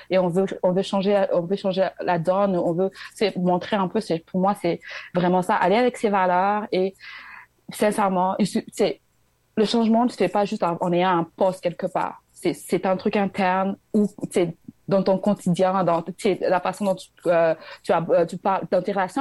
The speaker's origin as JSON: {"language": "French", "country": "DR Congo", "said": "vu que je suis Congolaise."}